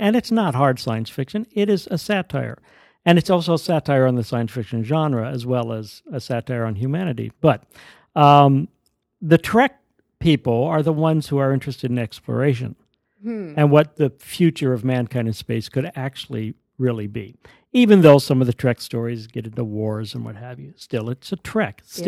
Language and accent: English; Azusa, California, United States; I grew up in Azusa, actually, which is a town east of Los Angeles.